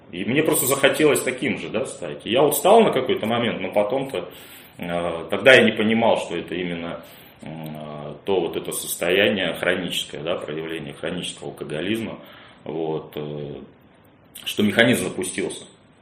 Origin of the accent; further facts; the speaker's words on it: Saint Petersburg, Russia; я вырос на Васильевском острове, 14-я линия, и вот дом, там, этот колодец, то есть я там, ну, воспитан двором.